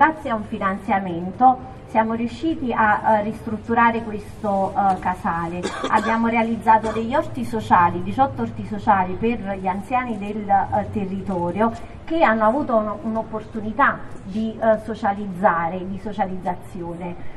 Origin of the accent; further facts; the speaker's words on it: Succivo, Campania, Italy; vengo da Succivo, un paesino dell'agro aversano.